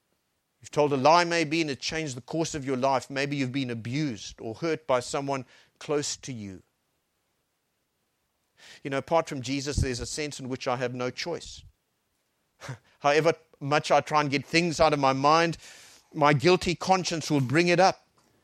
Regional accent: Harare, Zimbabwe; born there; I was born in Harare, and the computer didn't register it because actually the name of the town was Salisbury, which was in a country called Rhodesia, which no longer exists. It's now Zimbabwe.

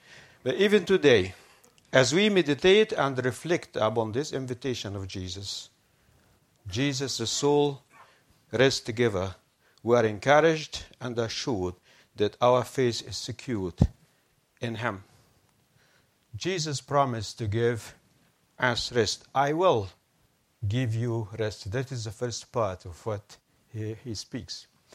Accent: Egypt; now in Brussels, Belgium; I'm originally from Egypt.

